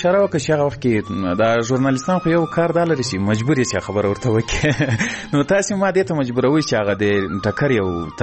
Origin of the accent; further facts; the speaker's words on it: Ghazni, Afghanistan; زه له غزنی څخه یو دوه درې کسان وو